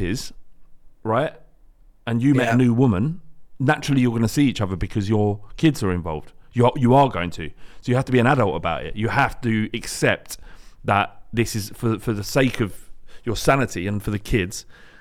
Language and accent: English; London, United Kingdom; now in West Country, United Kingdom; I'm coming from London and the pool of fish is greater than that in other areas. Like where I live now, which is a small town in the West Country